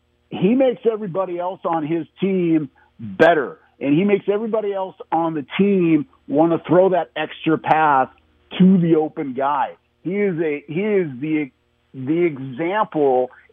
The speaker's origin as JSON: {"language": "English", "town": "Portland", "region": "Oregon", "country": "United States", "tie": "born or raised there", "said": "growing up in Portland, Oregon, we had a guy there for a while, Arvydas Sabonis, who was 7'4\", mm-hmm."}